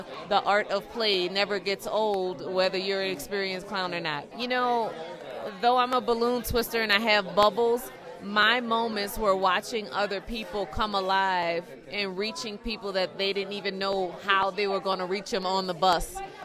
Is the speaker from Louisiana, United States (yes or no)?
yes; New Orleans, Louisiana, United States; now in San Jose, United States; I am born and raised in New Orleans, but flying in from San Jose, California.